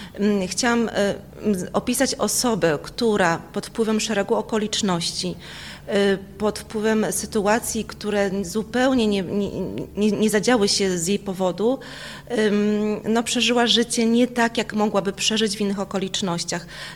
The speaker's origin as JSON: {"language": "Polish", "region": "Masovian Voivodeship", "country": "Poland", "said": "ja pochodzę z Kurpi Zielonych, więc siłą rzeczy też mi zależało na tym, żeby jakoś zaprezentować ten region Polakom"}